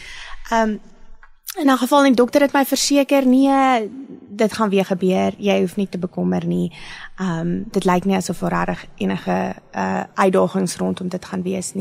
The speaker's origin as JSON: {"language": "Afrikaans", "town": "Pretoria", "region": "Gauteng", "country": "South Africa", "tie": "born there", "also_born_or_lived": "Ellisras", "said": "Ek is gebore hier in Pretoria."}